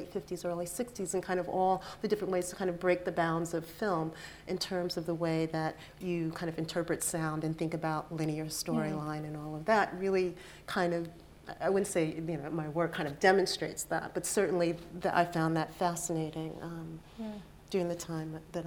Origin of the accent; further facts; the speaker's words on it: East Coast, United States; also born or lived in California; in going to art school and kind of growing up on the East Coast and then going to graduate school on the West Coast in California